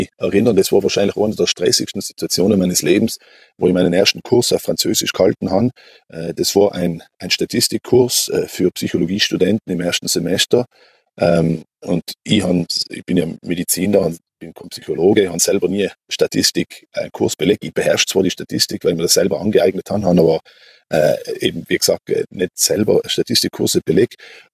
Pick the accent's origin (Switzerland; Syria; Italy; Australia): Italy; Merano, Trentino-Alto Adige; moved away as an adult; also born or lived in Vienna, Austria